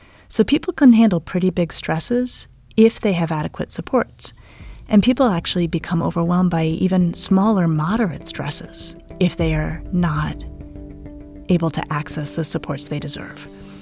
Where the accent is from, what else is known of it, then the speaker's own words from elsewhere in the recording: Colorado, United States; I'm from Colorado. And I grew up playing in the snow.